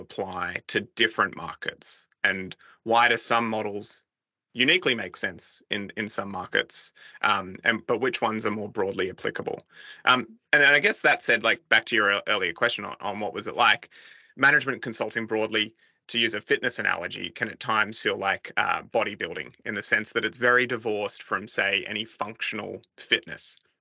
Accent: New South Wales, Australia; I grew up on the Central Coast, but traveled down to Sydney for school.

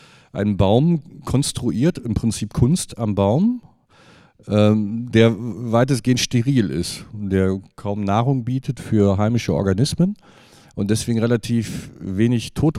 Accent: Cologne, North Rhine-Westphalia, Germany; born there; ich bin ja auch gebürtiger Kölner

